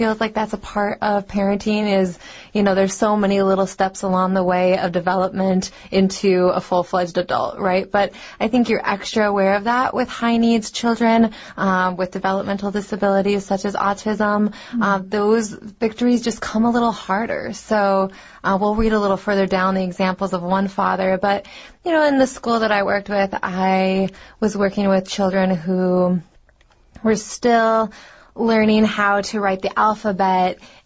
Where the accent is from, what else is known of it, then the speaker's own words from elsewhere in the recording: Montana, United States; People ask me about that too, because I come from Montana and I've done a lot of snowboarding